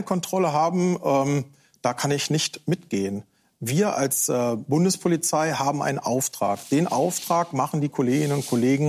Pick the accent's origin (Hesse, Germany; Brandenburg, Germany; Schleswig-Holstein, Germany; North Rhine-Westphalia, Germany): Brandenburg, Germany; Im Bereich Brandenburg, wo ich herkomme